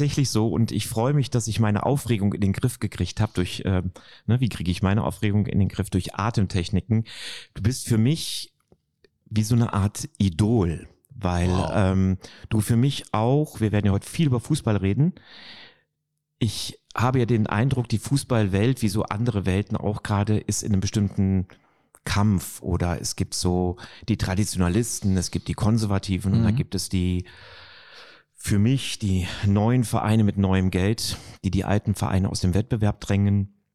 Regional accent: Cologne, North Rhine-Westphalia, Germany; born or raised there

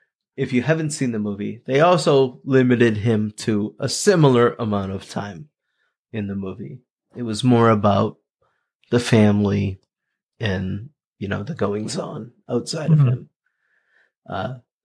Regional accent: Haverhill, Massachusetts, United States; Wow. So Haverhill, my hometown, all over the map already tonight.

